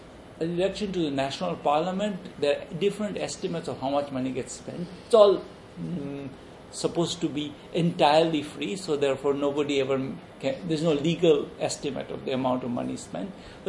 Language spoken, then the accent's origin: English; West Bengal, India; Also, in the state where I grew up in West Bengal